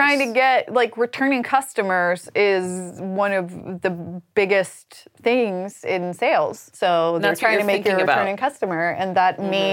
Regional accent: Sweden; accent: Swedish; English is a second language; Yes, but this is my actual accent. It is a Swedish accent, but it only comes out occasionally.

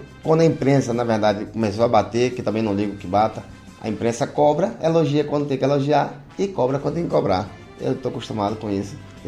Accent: Riachão do Jacuípe, Bahia, Brazil; Sou de Riachão, Jacuípe, 70 quilômetros de Feira de Santana.

